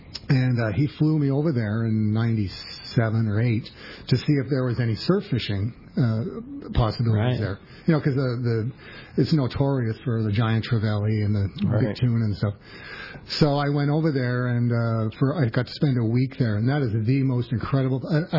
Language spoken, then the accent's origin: English; Calgary, Alberta, Canada; moved away; Yeah, I'm from Calgary, Alberta. Originally.